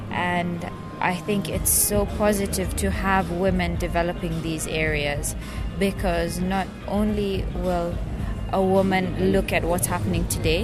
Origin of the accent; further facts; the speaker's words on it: Mombasa, Mombasa County, Kenya; I come from Mombasa. I work as well in Mombasa.